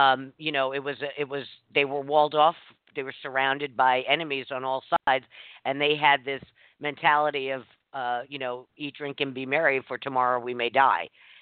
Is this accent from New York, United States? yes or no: yes; New York City, New York, United States; I grew up in New York City, and that's a pretty stressful city.